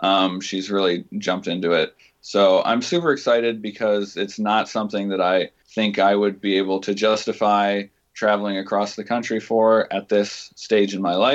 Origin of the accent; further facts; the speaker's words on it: Ohio, United States; I grew up in Northwest Ohio, and in high school, a friend and I would go to an open mic, a Friday evening open mic at this coffee shop.